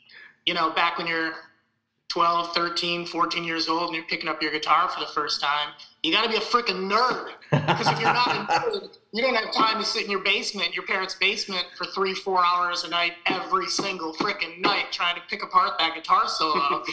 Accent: Michigan, United States; I'll just give the backstory on how we're both from West Michigan

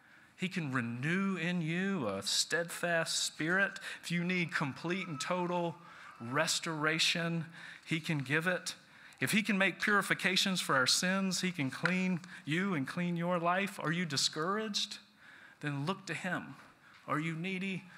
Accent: Stone Mountain, Georgia, United States; I grew up near Stone Mountain, Georgia. I don't know if you've ever seen Stone Mountain.

